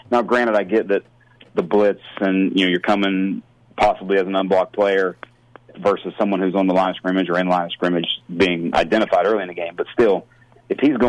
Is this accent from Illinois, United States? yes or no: no; West Virginia, United States; I'm originally from West Virginia, so I follow West Virginia football religiously.